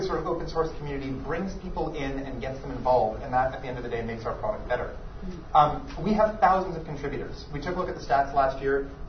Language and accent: English; Canada; now in United States; since I'm in the United States, I'm actually a Canadian, I don't know if people have already picked up on the way I say about, kind of funny.